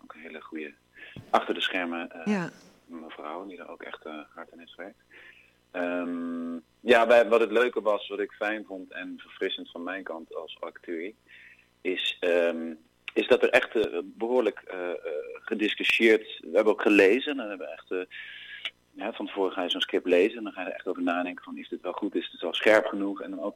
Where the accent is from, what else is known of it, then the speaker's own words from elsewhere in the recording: North Brabant, Netherlands; Dat had ik vroeger niet zo in Brabant, waar ik vandaan kom.